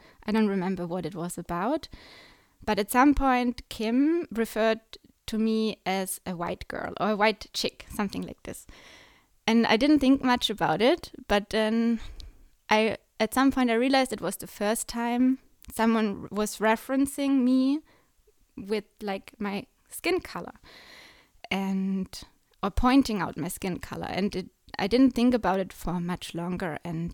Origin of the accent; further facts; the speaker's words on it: Germany; maybe because she's from England, I'm from Germany, and we both like talked about our experience being in Myanmar.